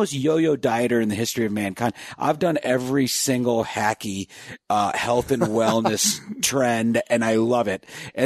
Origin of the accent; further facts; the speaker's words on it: East Coast, United States; I mean, I'm from the East Coast.